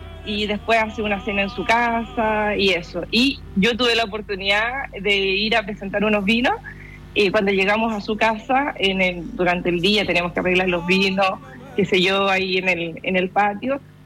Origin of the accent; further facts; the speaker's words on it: Chile; Yo así como, hola, soy chilena, ítalo-chilena.